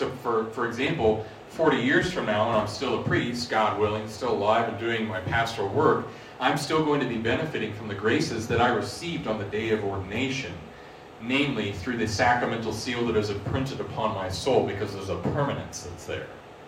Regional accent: Springfield, Missouri, United States; born there; I was born in Springfield, Missouri, on October 11, 1988, on a dark, stormy night.

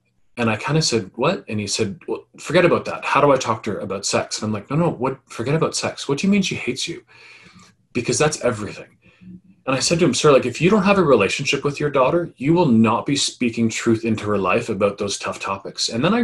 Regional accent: Ajax, Ontario, Canada; I come from Ajax. Ajax is about 45 minutes east of the city of Toronto.

